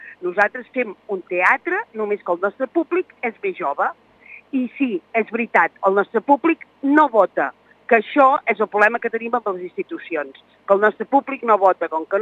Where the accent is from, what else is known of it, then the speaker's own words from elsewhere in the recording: Olot, Catalonia, Spain; Perquè per mi és a casa, és a casa meu, jo soc d'Olot i és a casa.